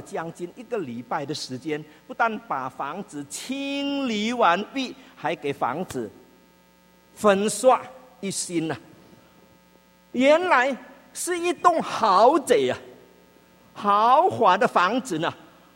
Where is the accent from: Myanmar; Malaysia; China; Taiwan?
China; 就我们中国人爱吃鸭